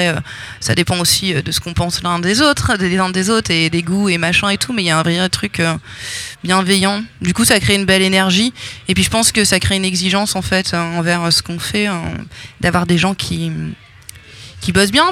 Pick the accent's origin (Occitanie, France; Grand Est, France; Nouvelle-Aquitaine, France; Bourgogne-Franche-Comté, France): Grand Est, France; Reims; Oui, alors c'est de la pop, effectivement, je viens de Reims.